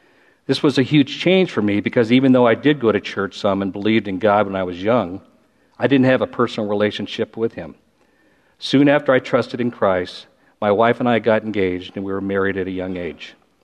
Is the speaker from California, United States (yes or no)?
yes; Long Beach, California, United States; I was born in Long Beach, California, was raised there and spent the majority of my life in that area until the last about 6 years.